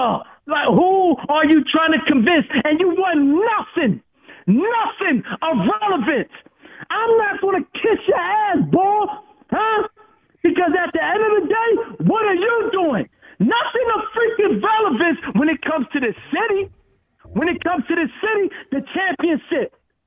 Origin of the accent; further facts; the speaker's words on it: Philadelphia, Pennsylvania, United States; Now, mind you, I'm from Hunter Park.